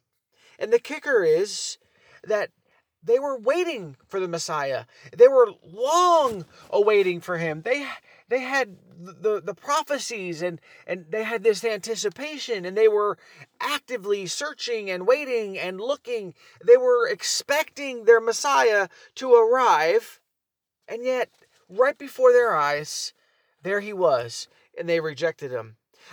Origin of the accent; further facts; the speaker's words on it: United States; And we, as an American nation, are allies of Israel.